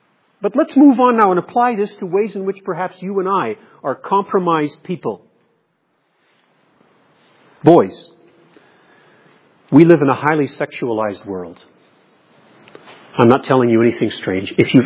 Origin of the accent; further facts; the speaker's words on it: Nigeria; I grew up in Nigeria on the mission field.